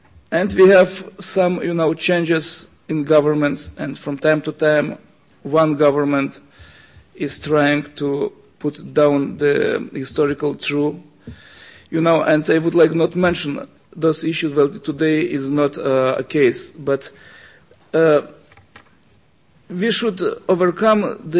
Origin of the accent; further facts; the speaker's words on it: Vilnius, Vilnius County, Lithuania; I remember my hometown Vilnius.